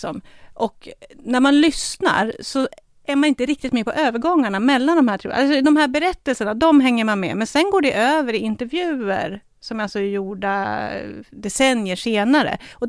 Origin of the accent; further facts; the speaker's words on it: Norrbotten County, Sweden; jag är uppvuxen i Norrbotten. Jag gick i skola i Norrbotten där det finns mycket samer